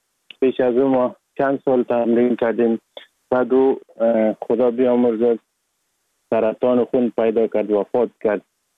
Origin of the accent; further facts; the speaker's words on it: Sheberghan, Jowzjan, Afghanistan; also born or lived in Sar-e Pol; اصلا زاده ولایت سرپل هستم، در ولایت جوزجان کلان شدیم، تحصیلات ما، مکتب ما، همه چیز ما در ولایت جوزجان خواندیم.